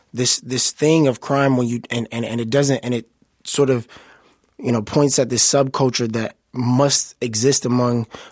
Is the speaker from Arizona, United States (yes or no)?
no; Chicago, Illinois, United States; And we in America are still very segregated. I'm from Chicago.